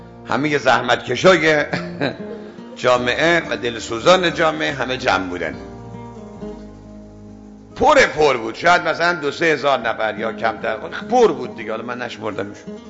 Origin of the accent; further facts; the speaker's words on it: Isfahan, Iran; اهل اصفهانم،